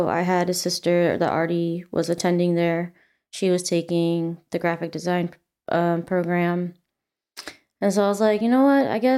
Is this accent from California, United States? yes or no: yes; Long Beach, California, United States; Yes, I'm from Long Beach, Southern California. So from LA, it's like 30, 40 minute drive with no traffic. Born and raised